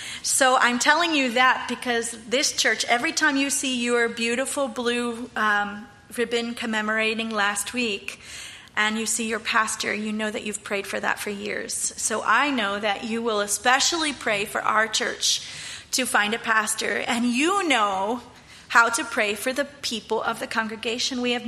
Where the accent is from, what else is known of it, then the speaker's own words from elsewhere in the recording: Brogue, Pennsylvania, United States; also born or lived in Zambia; Mount Zion Baptist Church, and I grew up there in Brogue.